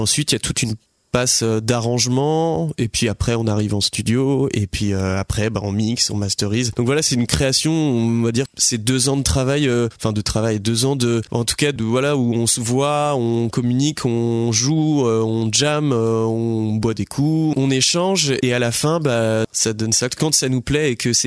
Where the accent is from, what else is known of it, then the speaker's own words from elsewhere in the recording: France; on est français